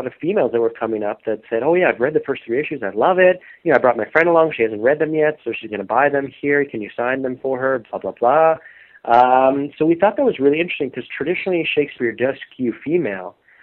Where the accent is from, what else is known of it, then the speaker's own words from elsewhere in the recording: Canada; Being as a Canadian